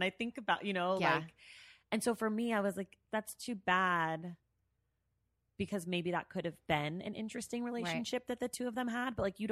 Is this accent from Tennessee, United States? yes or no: no; California, United States; I mean, I'm from the Bay Area.